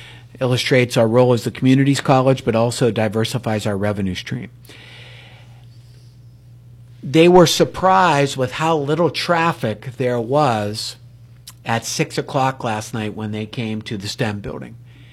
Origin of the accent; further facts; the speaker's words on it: Ellwood City, Pennsylvania, United States; So last evening hosted a group actually from my hometown of Elwood City